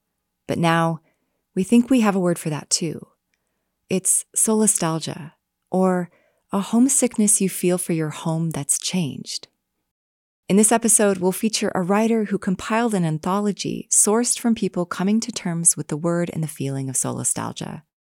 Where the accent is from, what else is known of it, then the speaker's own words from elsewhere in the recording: Alaska, United States; moved away; Sometimes I feel nostalgic for growing up in Southeast Alaska, for the abundance of blueberries and wild salmon, and the whales that migrated north every summer.